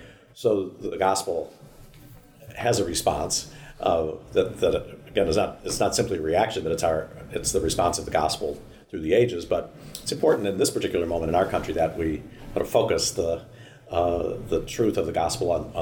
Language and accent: English; St. Louis, Missouri, United States; growing up in St. Louis, I did not have the benefit where we lived of interaction with people of other races on a regular basis.